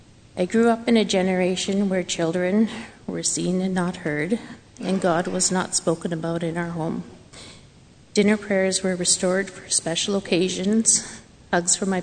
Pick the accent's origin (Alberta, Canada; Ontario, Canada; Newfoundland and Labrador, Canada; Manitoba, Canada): Manitoba, Canada; Winnipeg; I was born in a loving home in 1963. I'm the youngest of four children. I grew up in Fort Garry, and my family regularly attended a Catholic church.